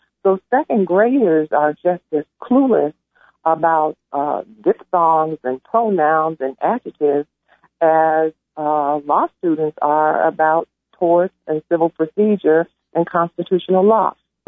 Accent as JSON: {"language": "English", "town": "Chicago", "region": "Illinois", "country": "United States", "tie": "born or raised there", "said": "The role models I had growing up in Chicago were entrepreneurs, the black people who owned a funeral parlor, the black people who owned a rib joint, the black people who owned the cleaners."}